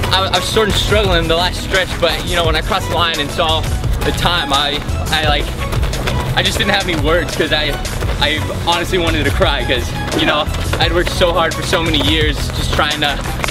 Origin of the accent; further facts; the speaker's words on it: Texas, United States; Yeah, I'm from Texas.